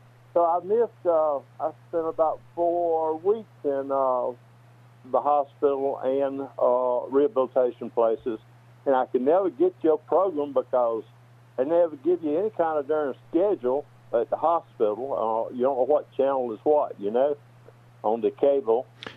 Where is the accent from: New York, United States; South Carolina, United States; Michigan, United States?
South Carolina, United States; but I'm from South Carolina, about the middle of the state